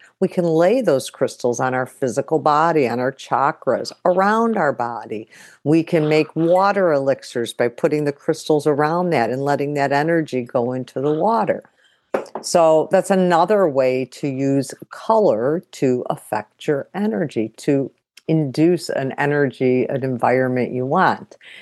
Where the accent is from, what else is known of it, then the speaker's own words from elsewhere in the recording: Chicago, Illinois, United States; For me, I'm a Chicagoan, and black is just kind of our dress code. That's where I grew up, and that's where I learned how to dress.